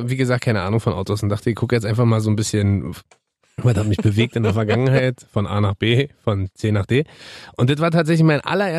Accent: East Germany, Germany; ich bin ja im Osten groß geworden

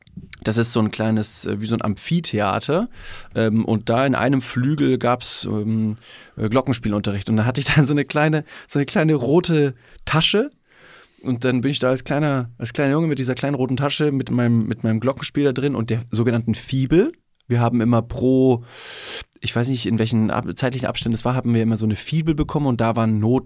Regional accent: Bavaria, Germany; Also ich komme aus Bayern und habe 12 Jahre im Verein gespielt, Fußball.

